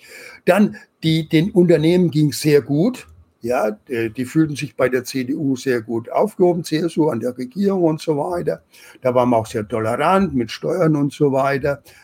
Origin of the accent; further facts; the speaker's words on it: West Germany, Germany; von wo ich aufgewachsen bin, ein paar hundert Kilometer östlich, war ja Ostdeutschland, war ja die DDR. Und man konnte ja nach in die Tschechei reisen als Westdeutscher